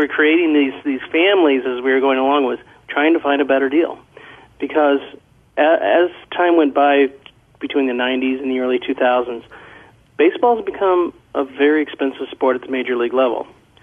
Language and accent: English; Midwest, United States; number one, my expertise, I grew up in the Midwest